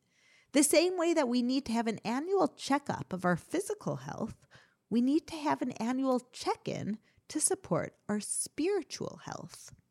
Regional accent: Chicago, Illinois, United States; I grew up in Chicago, and I remember all the hype around making New Year's resolution for the new year on January 1st.

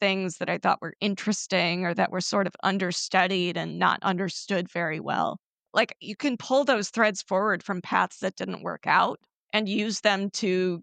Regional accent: Midwest, United States; I'm from the Midwest, so I have a very like measured cadence.

